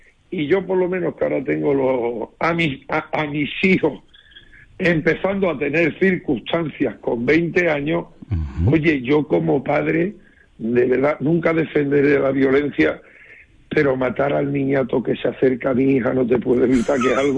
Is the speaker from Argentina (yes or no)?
no; Andalusia, Spain; yo soy andaluz, pero nos une una cosa. Los dos somos españoles.